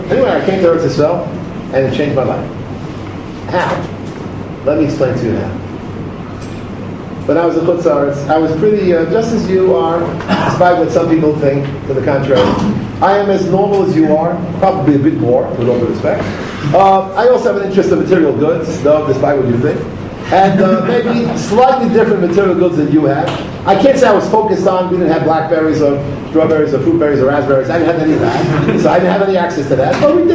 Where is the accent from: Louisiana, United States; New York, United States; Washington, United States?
New York, United States; And I'm a New Yorker. I'm a New Yorker. I grew up in New York, and I'm a New Yorker all the way.